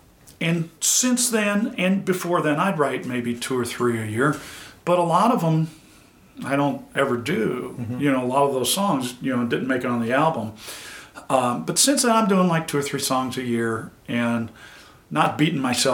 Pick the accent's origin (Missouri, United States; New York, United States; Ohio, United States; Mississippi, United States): Missouri, United States; also born or lived in Nebraska; I grew up in North County and played on the banks of the Missouri River every day for I don't know how many years.